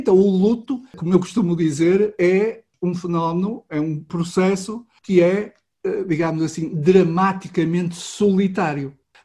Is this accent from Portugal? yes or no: yes; Portugal; nós somos, como portugueses, temos uma grande capacidade adaptativa